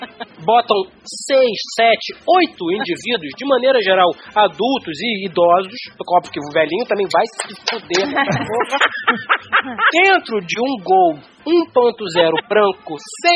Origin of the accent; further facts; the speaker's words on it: Brazil; born there; Eu nasci no Brasil e não gosto de carnaval.